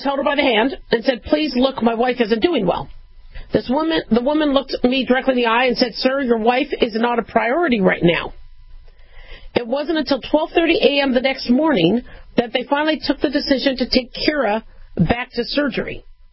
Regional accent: Los Angeles, California, United States; born there; That was the hospital I was born in. I was born in Cedar. It was called Cedars 11 at the time, but now it's called Cedars of Sinai.

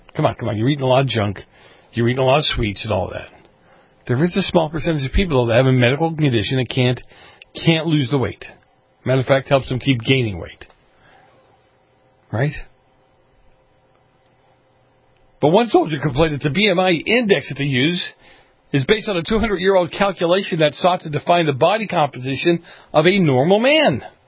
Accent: Boston, Massachusetts, United States; I grew up in Boston. I grew up in the city.

